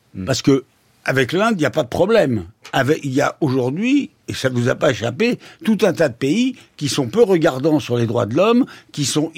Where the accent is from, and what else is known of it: France; also born or lived in Israel